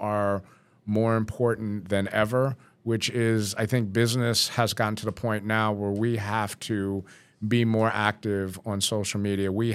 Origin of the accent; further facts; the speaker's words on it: Albany, New York, United States; I mean, I'm from Albany, and even Albany is starting to see that uptick